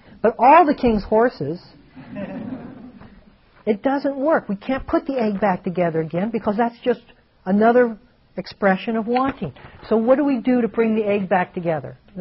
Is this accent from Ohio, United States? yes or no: yes; Ohio, United States; Another example is that I come from Ohio, which is corn country.